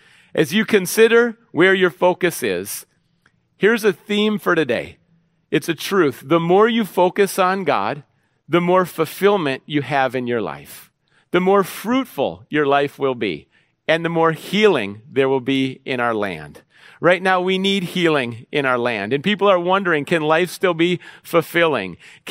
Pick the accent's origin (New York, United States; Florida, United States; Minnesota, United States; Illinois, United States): Minnesota, United States; Minneapolis; I grew up in Minneapolis and St. Paul, the Twin Cities, Minnesota, called the Omni Theater.